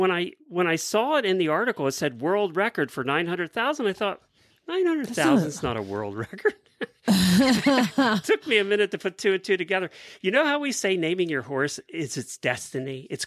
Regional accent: Ocala, Florida, United States; from Ocala, Florida.

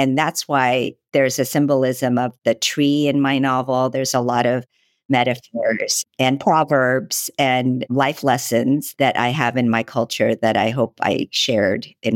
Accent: Los Angeles, California, United States; also born or lived in Seoul, South Korea; I was born in Seoul, but I lived in Los Angeles since I was 7. And my whole life, I sort of shifted and wavered between being American and being Korean.

